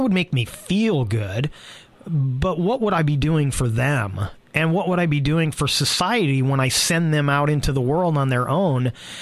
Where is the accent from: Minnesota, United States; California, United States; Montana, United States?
California, United States; So as some of you know, I come from the Bay Area, so I'm a big Golden State Warriors fan.